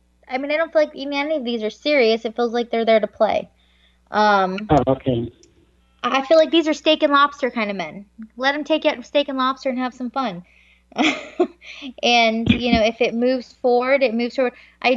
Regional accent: New Jersey, United States; Hello, New Jersey. I'm from New Jersey, so I love it.

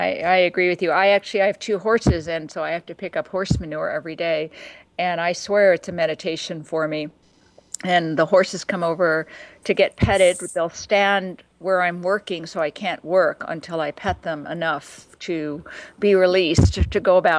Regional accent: Manhattan, New York, United States; I grew up in Manhattan and I have a lot of friends that live in New York.

